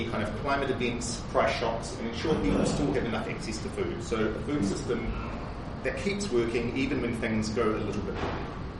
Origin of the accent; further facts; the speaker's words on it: Tauranga, Bay of Plenty, New Zealand; now in Palmerston North, New Zealand; I grew up in Tauranga, but I live now in Palmerston North here.